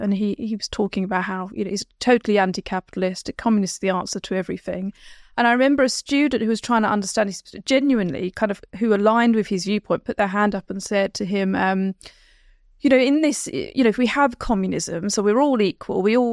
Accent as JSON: {"language": "English", "region": "London", "country": "United Kingdom", "tie": "born or raised there", "said": "I grew up in South London, kind of Kent area, quite a working class family. So, my dad was a taxi driver. My mum was a cleaner, and I was the first in my family to go to university."}